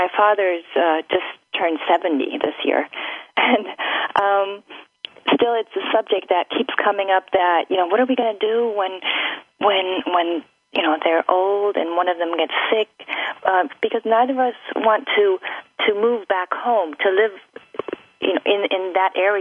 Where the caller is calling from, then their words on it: Munich, Bavaria, Germany; I'm calling in from Munich in Germany.